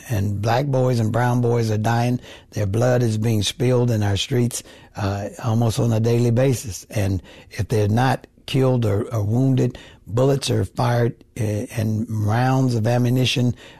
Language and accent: English; Oakland, California, United States; also born or lived in Berkeley; No, I was born in Berkeley, but I grew up in Oakland. I've lived here 67 years.